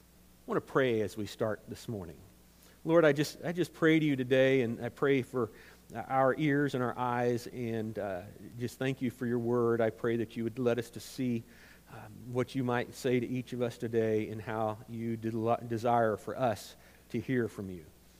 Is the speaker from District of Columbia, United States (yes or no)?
no; Missouri, United States; I was born and raised in Missouri